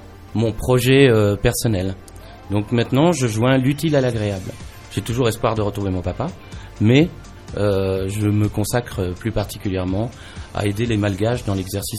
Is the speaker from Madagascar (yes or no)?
yes; Antananarivo, Analamanga, Madagascar; born there; Je suis à moitié malgache, je suis né à Tananarive, en Cadifoot, chez les sœurs d'un Cadifoot